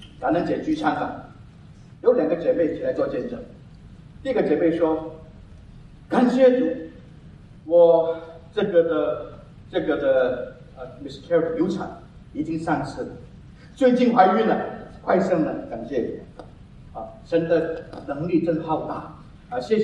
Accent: China; 我们中国人一句话说

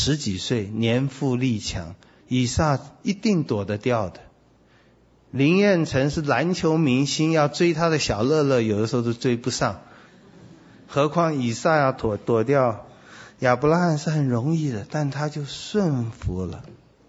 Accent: China; 我们中国人都会说，孔子都会说嘛，大杖则受，小杖则走嘛。

